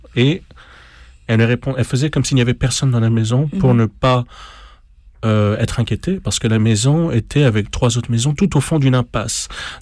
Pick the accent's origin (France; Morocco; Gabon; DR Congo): Gabon; Libreville, Estuaire; born there; also born or lived in Ottawa, Canada; quand je suis né au Gabon, donc à Libreville, on est parti quelques années au Canada, où j'ai passé vraiment ma petite enfance à Ottawa, donc le Canada anglophone, et puis on est revenu en 90 au Gabon